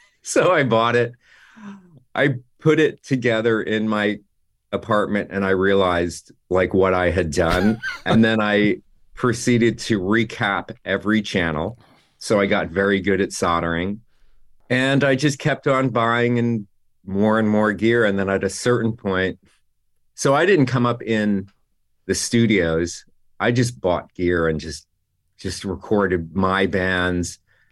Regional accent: New Jersey, United States; I grew up in Jersey, and I just knew that I wanted to go to New York and play in bands.

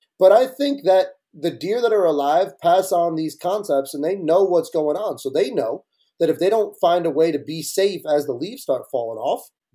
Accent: New Jersey, United States; like I grew up baiting in Jersey every weekend.

